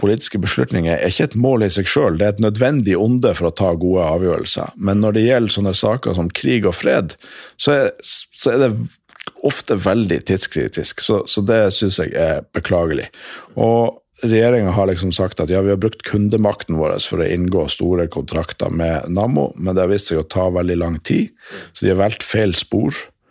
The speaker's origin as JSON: {"language": "Norwegian", "region": "Nordland", "country": "Norway", "tie": "born or raised there", "lives_now": "Oslo, Norway", "said": "Ja, jeg vokste opp i Lofoten, studerte litt statsvitenskap i Tromsø, og jobbet mye med politikk og kommunikasjon her i Oslo"}